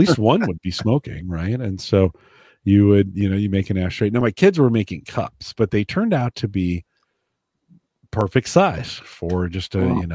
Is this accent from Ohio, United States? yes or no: no; California, United States; I grew up in California.